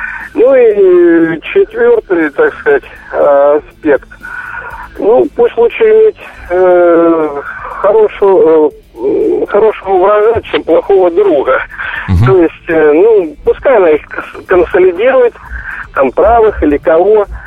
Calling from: Lipetsk, Lipetsk Oblast, Russia; А, это я вот из Липецка.

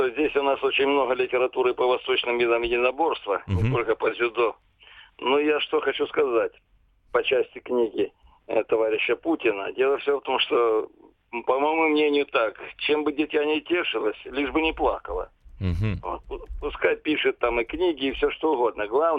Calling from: Vladivostok, Primorsky Krai, Russia; Я звоню вам с Владивостока.

